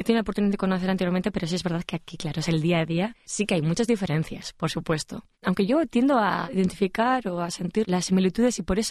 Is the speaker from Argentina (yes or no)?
no; Bilbao, Basque Country, Spain; Estos conocimientos me vienen en primer lugar de Bilbao, mi ciudad natal.